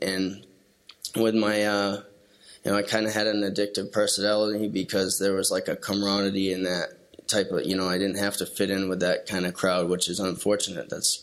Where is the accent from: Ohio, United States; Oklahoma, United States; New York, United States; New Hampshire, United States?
New Hampshire, United States; Tamworth; I'm from Tamworth area up near Conway, and I grew up with a great family, when I was a kid, going camping, fishing, hunting with my dad